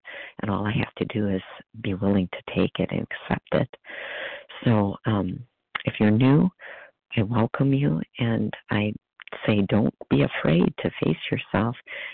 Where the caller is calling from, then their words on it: Wisconsin, United States; Hey, Abby. … I'm from Wisconsin.